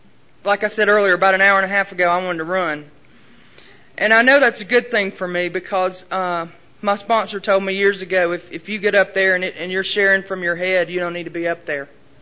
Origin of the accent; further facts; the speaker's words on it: Southern United States, United States; I'm from the South, deep South. And we tend to know a thing or two about hospitality.